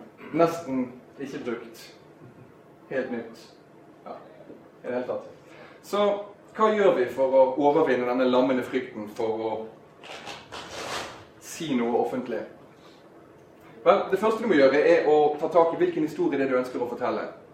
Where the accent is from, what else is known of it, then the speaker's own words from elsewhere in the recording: Bergen, Vestland, Norway; now in Oslo, Norway; jeg er født og oppvokst i Bergen, men ikke brukt det mot meg. Jeg har flyttet derfra, for jeg kom til denne kjennelsen at det går ikke an å bo der. Så jeg holder til i Oslo, jeg er gift, har to søte små barn, 38 år gammel